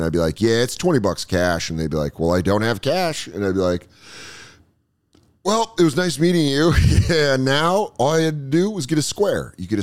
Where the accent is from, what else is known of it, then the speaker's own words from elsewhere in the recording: Colorado, United States; also born or lived in Arizona; I lived in Arizona. I grew up in Colorado where, like